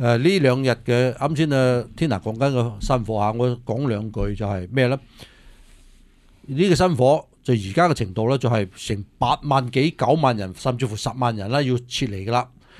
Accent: California, United States; 咁所以其實呢啲唔係話我哋加州人應該承受嘅嘢

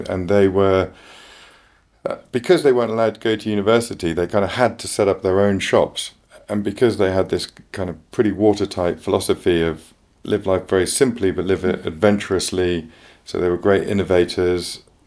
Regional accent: Glastonbury, South West England, United Kingdom; I come from Somerset and I grew up in the eastern gate of Avalon, literally Glastonbury and those beautiful marshes out the back of Glastonbury. But I now live on the southern gate of Avalon.

